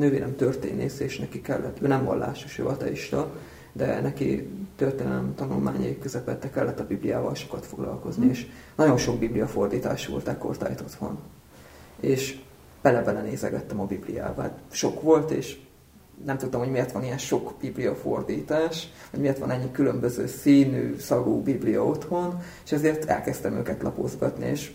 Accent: Furta, Hajdú-Bihar, Hungary; Hajdú-Bihar megyében nőttem föl, Biharban, a Kissárét és a Bihari sík találkozási pontjánál Furtában, néhány 10 kilométerre a román határtól van ez a település. Egyéb iránt talán a Román Ortodox Egyház fenntartásában működő iskolában jártam

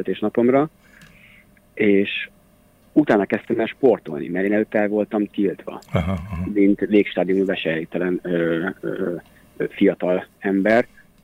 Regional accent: Hajdúböszörmény, Hajdú-Bihar, Hungary; azt én annól azért találtam meg, mert Hajdúpösszeményből származom

